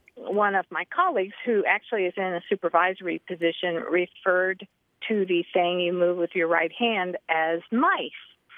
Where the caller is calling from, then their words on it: St. Simons Island, Georgia, United States; St. Simons Island, Georgia.